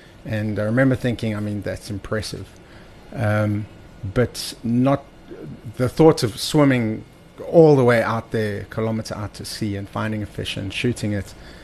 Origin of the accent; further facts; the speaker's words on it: Johannesburg, Gauteng, South Africa; So actually, I was born in Joburg.